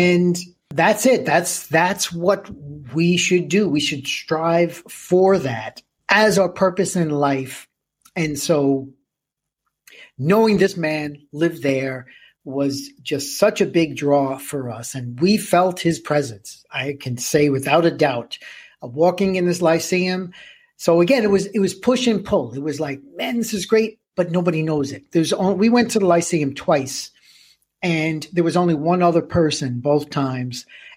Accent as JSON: {"language": "English", "region": "New York", "country": "United States", "accent": "New York", "said": "But the woman could sense my New York accent. So when she asked where I was from, I was like, New York."}